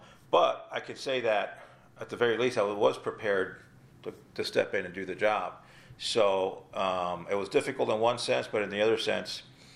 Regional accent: Florida, United States; I am very proud about it in the sense that from where I came up, I grew up in South Florida.

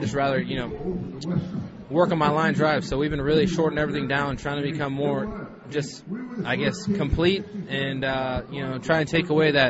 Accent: Hawaii, United States; now in St. Louis, United States; growing up in Hawaii, you don't ever experience this

